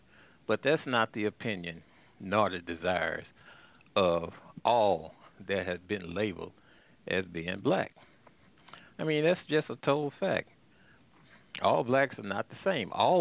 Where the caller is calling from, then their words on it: Midwest, United States; We have to admit, I'm calling from the Midwest.